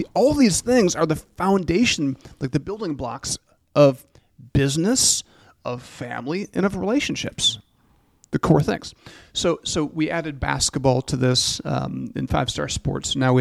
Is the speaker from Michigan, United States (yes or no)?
yes; Michigan, United States; I was raised in the Saginaw Bay of Michigan